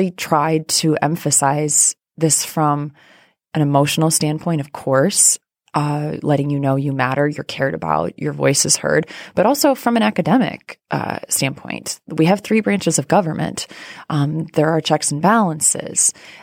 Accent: Iowa, United States; I grew up in Iowa, very rural Iowa.

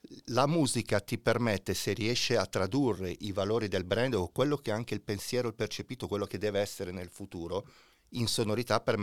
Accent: Sesto San Giovanni, Lombardy, Italy; questo perché sono cresciuto a Sesto San Giovanni

